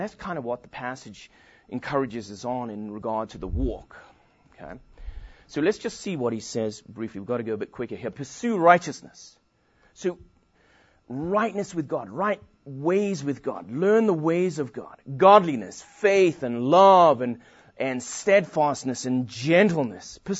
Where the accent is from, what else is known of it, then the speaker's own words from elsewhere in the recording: England, United Kingdom; Being English, I think it's pretty good.